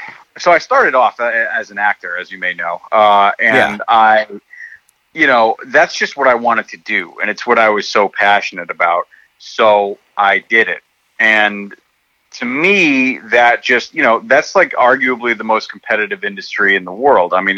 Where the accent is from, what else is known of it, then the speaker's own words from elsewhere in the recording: Rhode Island, United States; I'm from Rhode Island. Everyone here is very blue collar, very hardworking.